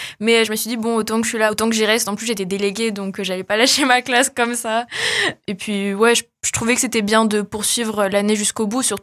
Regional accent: Paris, Île-de-France, France; Alors, moi, je viens de Paris, à la base. J'ai 21 ans, bientôt 22.

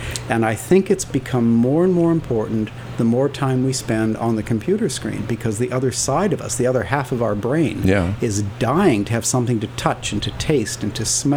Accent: Minnesota, United States; now in New York, United States; I grew up in Minnesota, absolutely. One of the many, many members of the Midwestern Mafia that headed east to New York.

